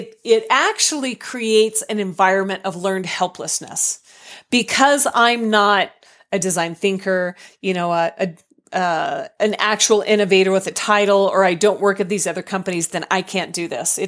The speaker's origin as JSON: {"language": "English", "region": "Colorado", "country": "United States", "said": "They're the people, you know, I'm from Colorado."}